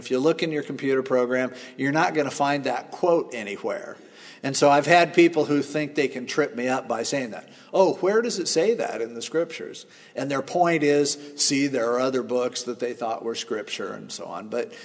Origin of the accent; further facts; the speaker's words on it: Stanton, United States; I grew up in Stanton. Yeah. And Stanton, it was the pits living in Stanton, but they called it the crossroad of vacation land.